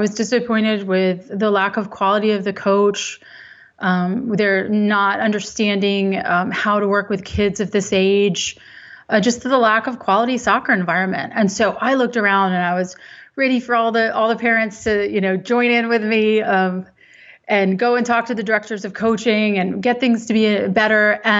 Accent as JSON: {"language": "English", "region": "Virginia", "country": "United States", "tie": "born or raised there", "said": "I grew up playing in Northern Virginia"}